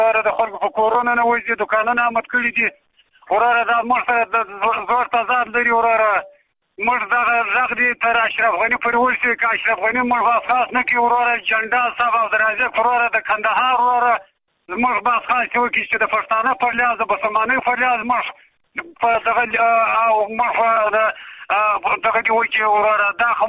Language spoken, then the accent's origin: Pashto; Afghanistan; موږ د افغانستان یو